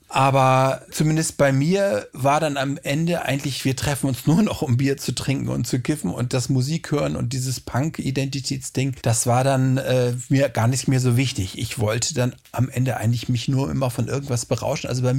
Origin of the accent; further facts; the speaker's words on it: Hamburg, Germany; Also ich bin in Hamburg aufgewachsen